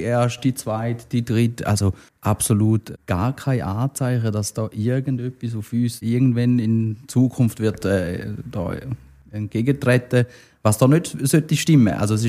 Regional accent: Kreuzlingen, Thurgau, Switzerland; ich bin auch da aufgewachsen in Kreuzlingen. Ich bin gebürtiger Kreuzlinger, Deutschschule, meine Ausbildung gemacht, beruflich lange aber in der Ostschweiz unterwegs gewesen und seit einigen Jahren wieder in Kreuzlingen berufstätig in einer Autogarage.

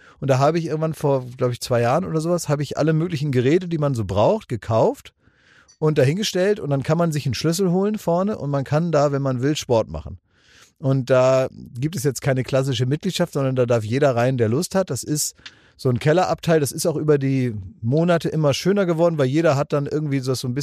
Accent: Oldenburg, Lower Saxony, Germany; weil ich in meiner Kindheit, meiner Jugend halt überall mit dem Fahrrad immer hinfahren musste. Als Oldenburger Junge

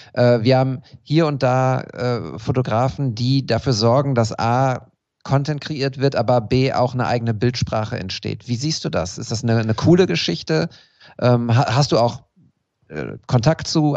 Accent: Münster, North Rhine-Westphalia, Germany

